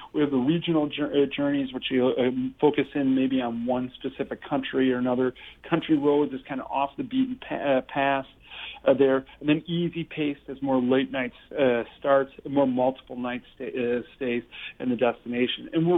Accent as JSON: {"language": "English", "region": "Wisconsin", "country": "United States", "said": "I'm from Wisconsin, so I understand kind of the thought process of the Midwestern thinking."}